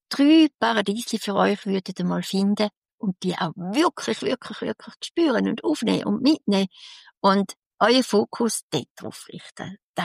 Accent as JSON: {"language": "German", "region": "St. Gallen", "country": "Switzerland", "said": "Für mich, als St. Galler, ist das natürlich, bei uns hat es das nicht so gegeben."}